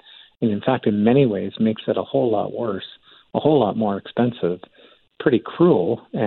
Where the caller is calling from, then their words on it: Calgary, Alberta, Canada; Now, I'm calling in from Calgary.